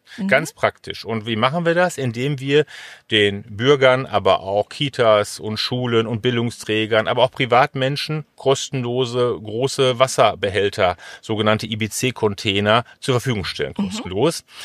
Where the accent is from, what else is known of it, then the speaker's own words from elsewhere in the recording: Gelsenkirchen, North Rhine-Westphalia, Germany; Ich komme aus Gelsenkirchen, aber ich denke grundsätzlich, gerade im Ruhrgebiet, sehr viel versiegelte Flächen.